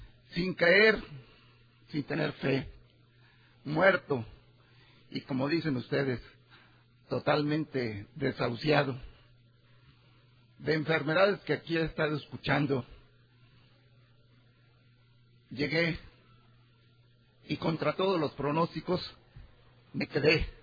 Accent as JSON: {"language": "Spanish", "region": "Mexico City", "country": "Mexico", "said": "soy alcohólico y vengo de la Ciudad de México."}